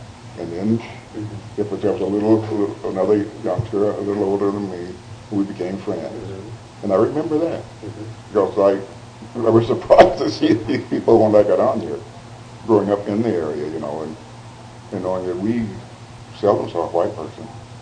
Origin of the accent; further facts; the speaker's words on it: Arkansas, United States; born there; So I was born in Arkansas, but then in the interim, my grandfather died. And that's left my grandmother and I in Arkansas for 2 years longer than they had anticipated.